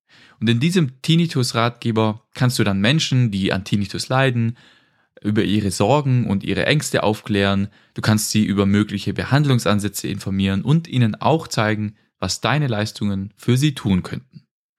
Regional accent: Baden-Württemberg, Germany; now in Austria; Ich komme ja eigentlich aus Baden-Württemberg, das heißt normalerweise schwätze ich auch ein bisschen anders als hier im Podcast, aber ich wohne schon seit ein paar Jahren in Österreich.

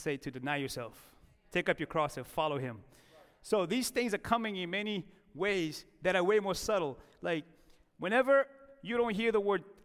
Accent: United States; Now, I believe in this country. I'm an American. I have dual citizenship.

